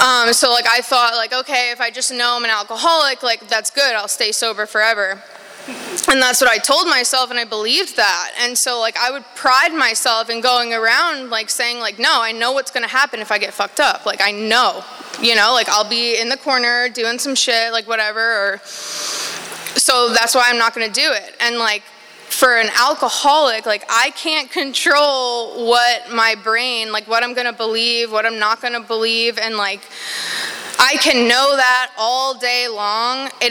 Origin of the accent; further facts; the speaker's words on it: New York, United States; I grew up in New York.